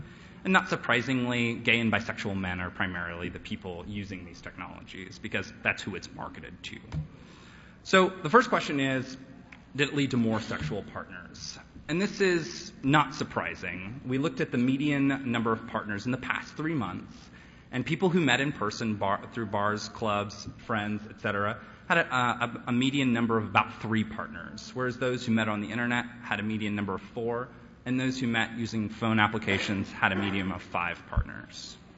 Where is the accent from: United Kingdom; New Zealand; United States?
United States; California; But as a Californian, and I am a very stereotypical Californian, I like to think of my job actually as a surfer on a massive wave.